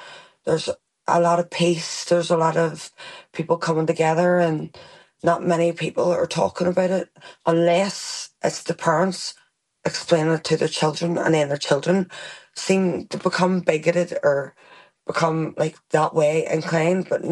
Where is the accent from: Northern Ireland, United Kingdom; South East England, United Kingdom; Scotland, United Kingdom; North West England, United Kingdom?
Northern Ireland, United Kingdom; Belfast; There is a lot of good people in the New Lodge area. Like I came from the Lodge, so I know I'm a good person, and yeah.